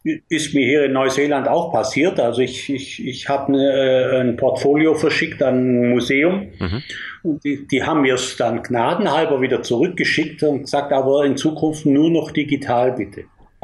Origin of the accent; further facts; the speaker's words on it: Bavaria, Germany; in meiner Heimatstadt, im Allgäu